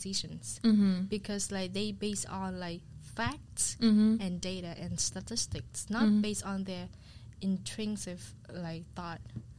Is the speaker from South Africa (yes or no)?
no; Vietnam; moved away as an adult; And I'm originally from Vietnam. I came here since 2021, like in January, like right after COVID.